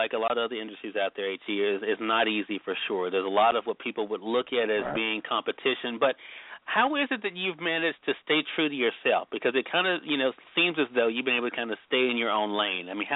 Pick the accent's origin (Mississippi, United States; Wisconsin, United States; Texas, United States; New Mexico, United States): Mississippi, United States; I mean, we're both from Mississippi.